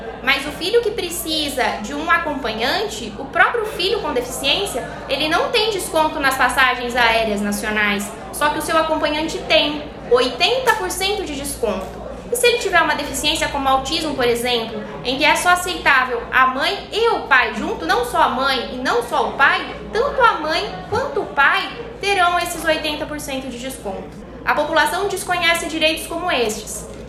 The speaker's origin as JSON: {"language": "Portuguese", "town": "Itápolis", "region": "São Paulo", "country": "Brazil", "tie": "born or raised there", "said": "eu estou imensamente feliz em dar uma palestra aqui em Itápolis, que é a minha cidade natal."}